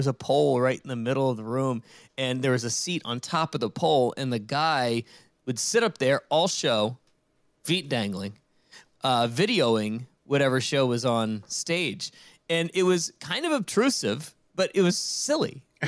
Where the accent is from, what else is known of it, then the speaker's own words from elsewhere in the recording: Richmond, Virginia, United States; So I grew up in Richmond, Virginia. And we spent most of our time in D.C., being a short drive to D.C.